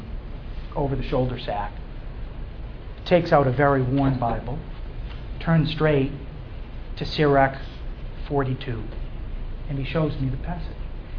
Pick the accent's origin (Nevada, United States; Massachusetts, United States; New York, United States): Massachusetts, United States; Fall River; from Fall River.